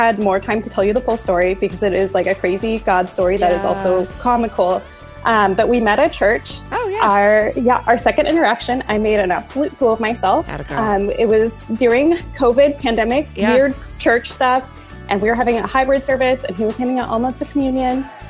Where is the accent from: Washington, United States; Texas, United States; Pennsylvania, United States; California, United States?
Washington, United States; Tacoma; I'm from Tacoma, Washington.